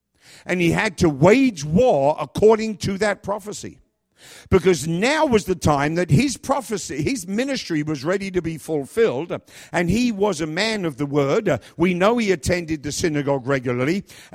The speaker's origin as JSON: {"language": "English", "region": "England", "country": "United Kingdom", "lives_now": "Kingston, United States", "said": "Well, I'm an Englishman. I'm 60 years old. I'm quite tall. I'm overweight. I live in Kingston, New York."}